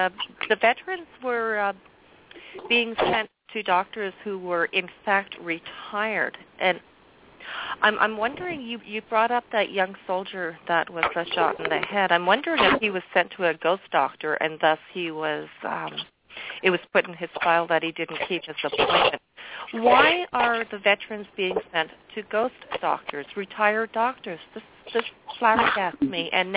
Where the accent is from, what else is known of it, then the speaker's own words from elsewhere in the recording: Canada; I hail from Canada, and I am the daughter of a World War II veteran